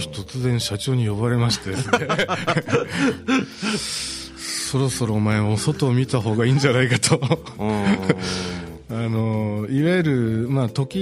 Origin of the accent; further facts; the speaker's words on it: Tokyo, Japan; やっぱり東京ですよね。